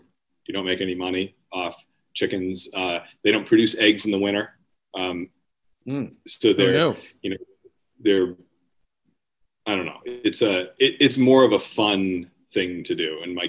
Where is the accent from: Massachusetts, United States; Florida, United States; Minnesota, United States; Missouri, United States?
Massachusetts, United States; Beverly; So we are in a little town called Beverly, which is about 15 to 20 minutes from Boston. So it's on the kind of the North Shore. And I actually grew up in Beverly.